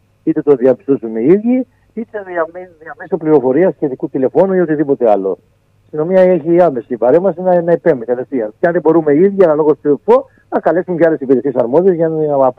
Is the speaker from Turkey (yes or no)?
no; Greece; Είμαι πολύ περήφανος που είμαι Έλληνας αστυνομικός.